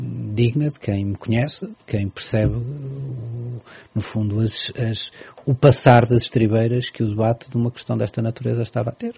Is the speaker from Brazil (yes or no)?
no; Portugal; como socialista e como português